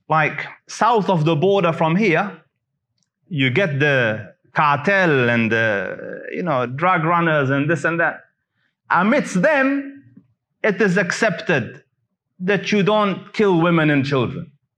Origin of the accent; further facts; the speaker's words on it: Afghanistan; you are from Pakistan and I am from Afghanistan